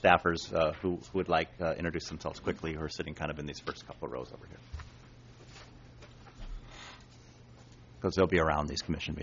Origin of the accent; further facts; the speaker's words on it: Minneapolis, Minnesota, United States; And I'm from Minneapolis.